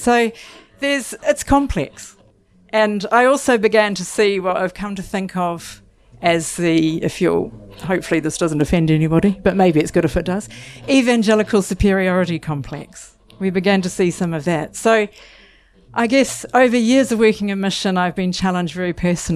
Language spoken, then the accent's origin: English; New Zealand; growing up in Aotearoa, New Zealand, has always made me aware of another culture because we're a bicultural nation. So we live alongside Māori, the indigenous people. It's an official language.